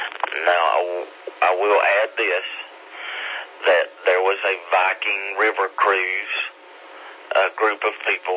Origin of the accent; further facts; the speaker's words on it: United States; with the French people and me being an American